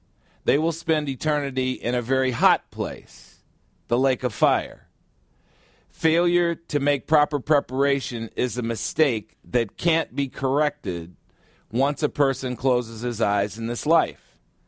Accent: Chicago, Illinois, United States; reminiscent of my days in my hometown, also known as the Windy City, Chicago.

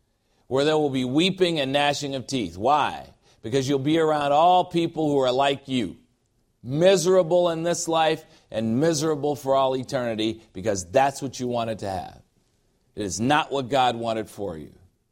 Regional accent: Chicago, Illinois, United States; In my hometown of Chicago, they have a statue of her.

